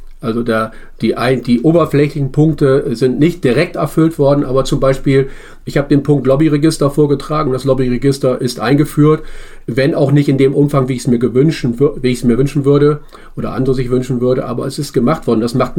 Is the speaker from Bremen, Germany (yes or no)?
yes; Bremen, Germany; ich komme aus Bremen